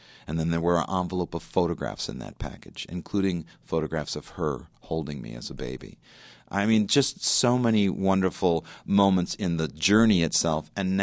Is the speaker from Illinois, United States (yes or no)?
yes; Chicago, Illinois, United States; I mean, obviously, I'm from Chicago. He's from Chicago, all that, too.